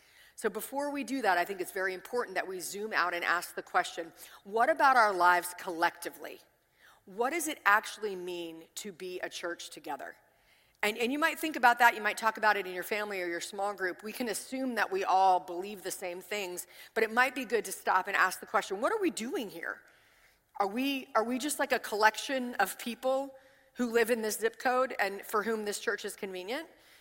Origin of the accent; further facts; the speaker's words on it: the South, United States; I live my normal Monday through Saturday in Richmond, Virginia with my family. So I am from the South